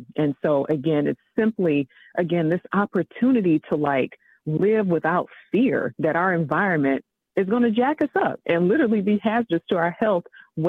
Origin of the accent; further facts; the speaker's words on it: Detroit, Michigan, United States; growing up in Detroit, Michigan, I did not understand why